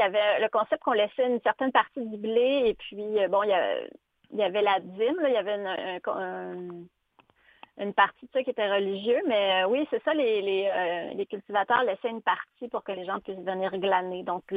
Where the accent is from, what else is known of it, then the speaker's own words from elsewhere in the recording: Quebec, Canada; Moi, j'ai cherché pour ma région d'origine, ma chère Abitibi.